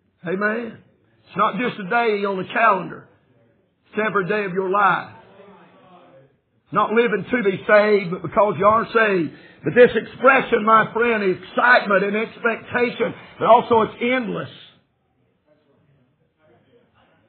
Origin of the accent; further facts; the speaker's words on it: Brevard, North Carolina, United States; born there; They tell me I was born in Transylvania County, Brevard Hospital, North Carolina, in Brevard, North Carolina.